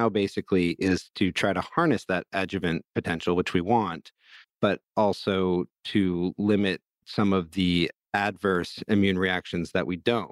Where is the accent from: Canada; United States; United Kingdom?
Canada; Vancouver, British Columbia; my hometown of Vancouver